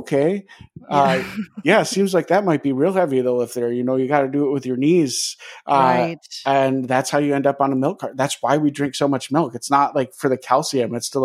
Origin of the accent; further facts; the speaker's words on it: Wisconsin, United States; Like I'm from Wisconsin and it's weird because like Dahmer is our most famous guy.